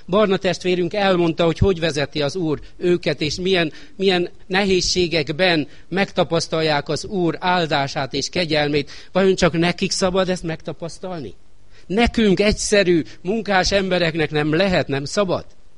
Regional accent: Hungary; Hát magyarok vagyunk, megpróbálunk mi is segíteni

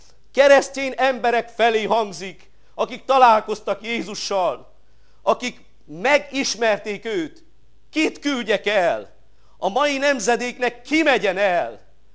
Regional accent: Șărmășag, Sălaj, Romania; én Sarmaságon nőttem fel, ott laknak most is a szüleim

